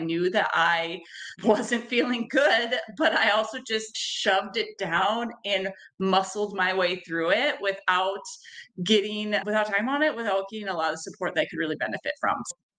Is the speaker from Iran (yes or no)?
no; Alexandria, United States; I'm from Alexandria, where I currently am.